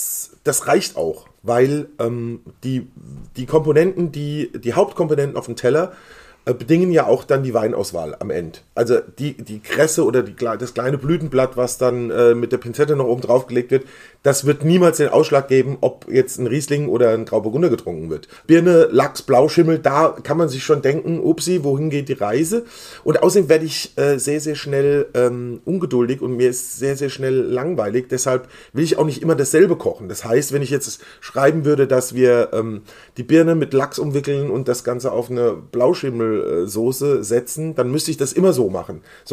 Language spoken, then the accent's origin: German; Mainz, Rhineland-Palatinate, Germany; ich bin Mainzer, bin hier aufgewachsen, zur Schule gegangen